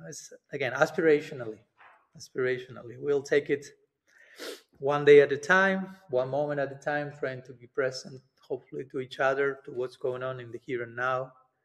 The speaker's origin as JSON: {"language": "English", "country": "Argentina", "said": "I'm from Argentina, so everyone is mad about soccer over there"}